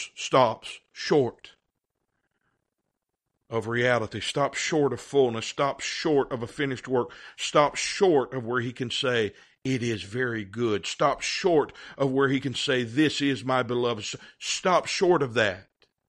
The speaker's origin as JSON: {"language": "English", "region": "South Carolina", "country": "United States", "lives_now": "Arkansas, United States", "said": "In the South, where I'm from, we call that baloney. I live in Arkansas now, but I'm from South Carolina."}